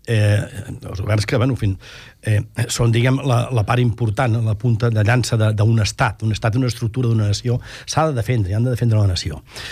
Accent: Vic, Catalonia, Spain; now in Barcelona, Spain; jo sóc l'any 55 nascut a Vic, jo sóc fill de Vic. Jo estrany vaig venir cap a Barcelona, jo sóc català de soc arrel, i conec perfectament el poble català.

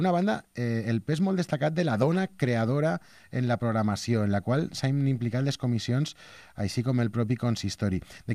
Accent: Castelló de la Plana, Valencian Community, Spain; jo que sóc de Castelló, de Castelló de la Plana

